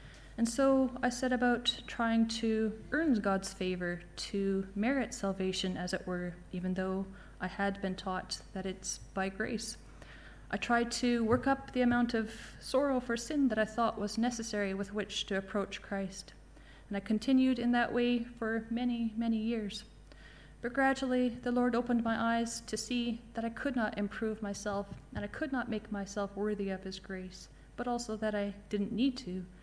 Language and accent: English; Canada; I'm from Canada. I was raised in quite a religious household